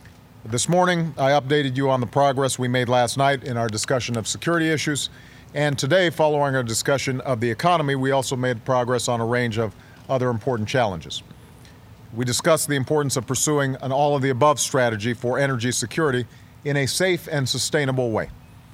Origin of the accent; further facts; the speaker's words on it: Chicago, Illinois, United States; Tomorrow we begin our NATO summit in my hometown of Chicago